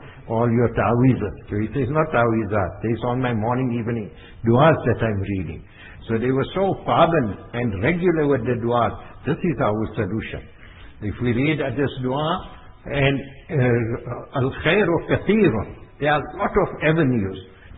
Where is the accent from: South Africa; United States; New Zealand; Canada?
South Africa; I thought that we once perhaps that being South African, we got money, so I'll take a taxi and we'll go.